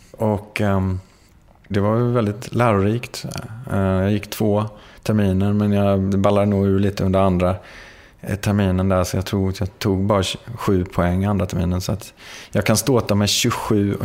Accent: Växjö, Kronoberg County, Sweden; now in Malmö, Sweden; för oss var ju också kul att vi kom då från Växjö och med någon slags lite småländsk anda

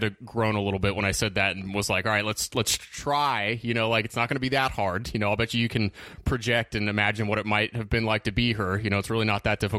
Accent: California, United States; I'm from Northern California, so I mean, it's like saying somebody from North Carolina had never seen a band from Florida.

